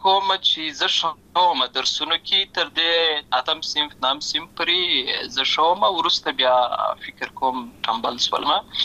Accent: Lashkar Gah, Helmand, Afghanistan; born there; also born or lived in Uruzgan; زه په اصل کې د اورزګان ولایت یم، اما زه په هلمند ولایت د شکرګاه کې پیدا شوی یم،

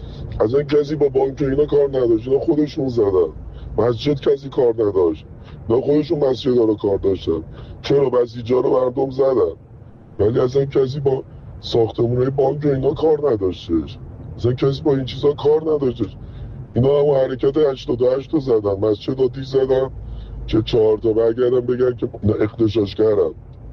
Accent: Iran; اینجا زندگیمونه، اینجا به دنیا آمدنمونه

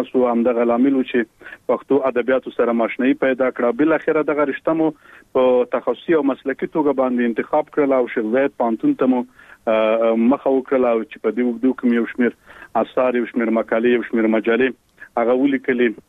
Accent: Khost, Afghanistan; born there; او زه په خوست ولایت کې پیدا شوی ما او عمر می تقریبا اوس نو 28 کلنې ته برسېږي

